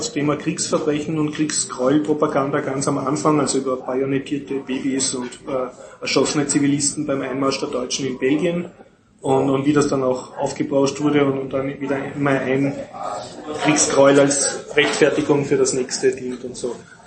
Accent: Austria; mir als Österreicher jetzt, wo man sich relativ gut auskennt über den Zweiten Weltkrieg

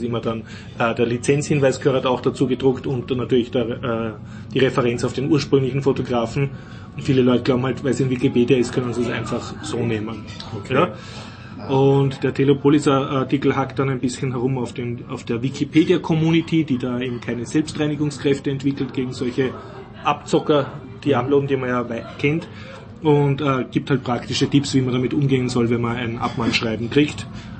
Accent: Austria; ich weine, weil ich bin Österreicher, ich leide mit.

